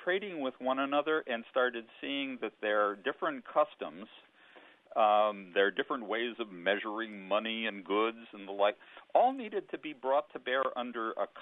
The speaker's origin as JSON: {"language": "English", "region": "Midwest", "country": "United States", "tie": "born or raised there", "said": "I grew up in the Midwest along the Great Lakes, along the shore of Lake Erie, in a time when, as a kid, I couldn't go swimming in the lake"}